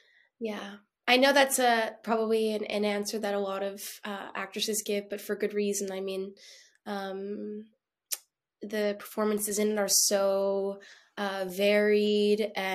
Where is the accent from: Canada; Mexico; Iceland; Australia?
Canada; now in United States; I'm Canadian